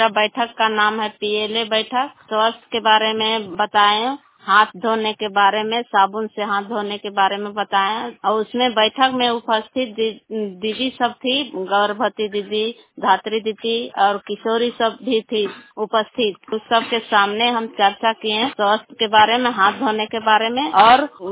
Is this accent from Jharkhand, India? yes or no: yes; Arjua, Jharkhand, India; मैं पंचायत अर्जुआ से हूँ, थाना पेटरवार है।